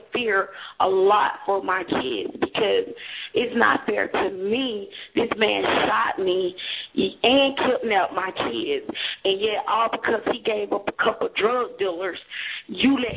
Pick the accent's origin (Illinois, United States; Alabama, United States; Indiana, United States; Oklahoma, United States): Alabama, United States; moved away as an adult; now in Washington, United States; I'm from Alabama, and I moved to Washington because of domestic violence.